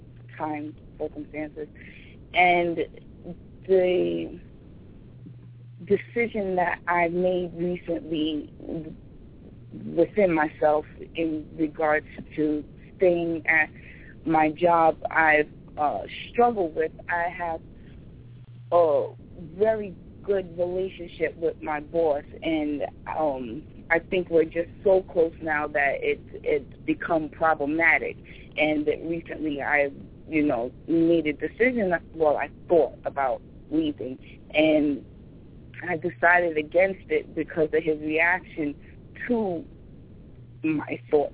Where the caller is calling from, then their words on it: Stamford, Connecticut, United States; calling from Stamford, Connecticut.